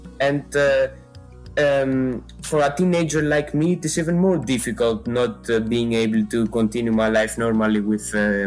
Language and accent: English; Greece; I come from Greece. I live in Athens and I recently turned 16 years old.